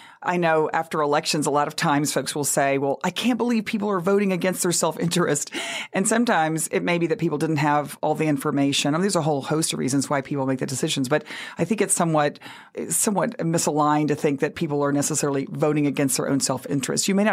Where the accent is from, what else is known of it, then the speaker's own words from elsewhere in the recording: Texas, United States; And so I grew up in Texas with the farm workers movement, with the labor movement, and understanding how important it was.